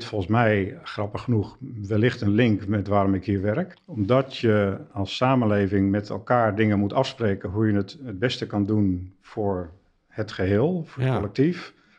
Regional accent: Heerenveen, Friesland, Netherlands; also born or lived in Dokkum; Ik ben in Dokkum geboren. Toen zijn we verhuisd naar Heerenveen. En daar heb ik mijn jeugd doorgebracht. Lagere school, middelbare school, tot mijn 18e.

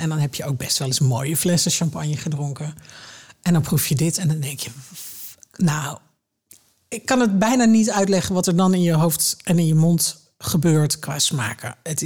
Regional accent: Zeeland, Netherlands; Ik ben Zeeuws.

